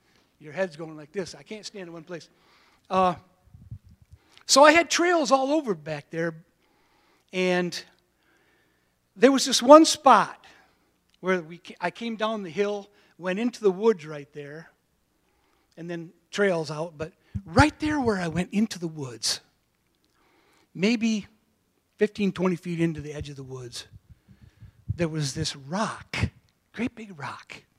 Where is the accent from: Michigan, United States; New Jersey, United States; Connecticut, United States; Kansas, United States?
Michigan, United States; Cadillac; We had 66, 68 acres up in Cadillac. I was born and raised in Cadillac.